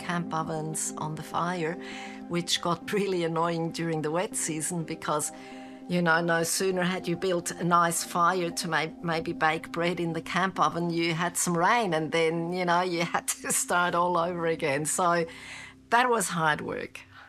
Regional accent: Engelberg, Obwalden, Switzerland; I grew up in Switzerland in a little village called Engelberg. You've got high mountains all around you where you can ski all year round because there is always snow there.

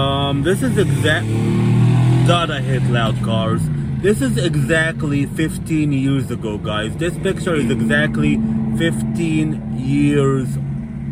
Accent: United States; So when the lady heard that I was speaking English, I'm from America, and I don't drink alcohol

